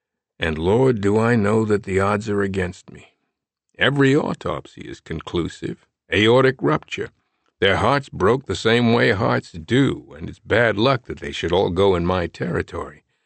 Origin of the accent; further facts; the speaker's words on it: Rhode Island, United States; We're both 49. We're both from Rhode Island.